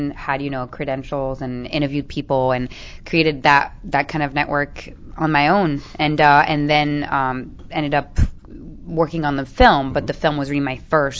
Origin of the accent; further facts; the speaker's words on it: Paris, Île-de-France, France; English is a second language; moved away as an adult; now in United States; I am from France. I was raised in Paris, born and raised in Paris.